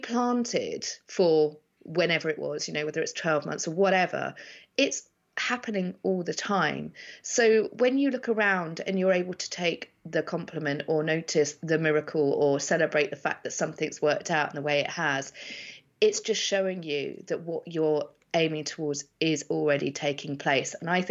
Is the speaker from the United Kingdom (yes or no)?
yes; Isle of Wight, South East England, United Kingdom; because I come from the Isle of Wight, I've got loads of friends over there